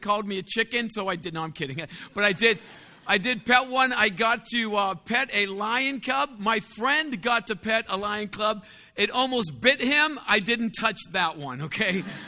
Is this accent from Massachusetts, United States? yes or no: yes; Boston, Massachusetts, United States; So I love going to new countries. I'm just a Bostonian who've been nowhere else.